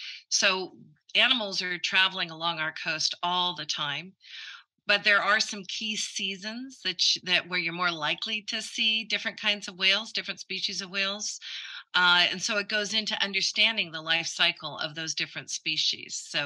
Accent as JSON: {"language": "English", "town": "San Luis Obispo", "region": "California", "country": "United States", "tie": "born or raised there", "said": "I was born and raised in San Luis Obispo. I'm a native."}